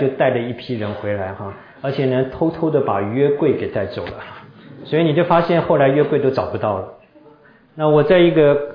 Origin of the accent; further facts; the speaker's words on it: China; 喝 coke 啦，已经跟我们中国人开始脱节了啊。